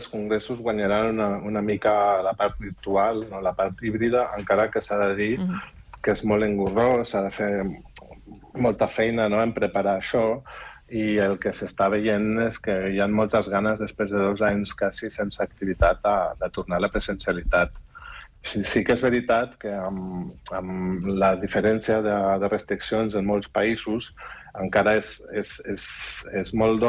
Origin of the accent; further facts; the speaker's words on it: Germany; Catalan is a second language; now in Spain; Soc alemany i ja porto molts anys aquí